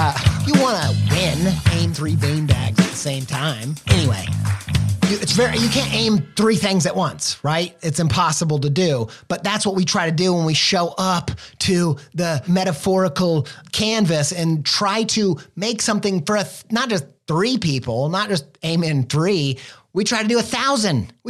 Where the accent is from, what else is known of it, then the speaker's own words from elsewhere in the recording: Indiana, United States; now in Ohio, United States; I'm from the Midwest, Indiana boy, now living in Ohio.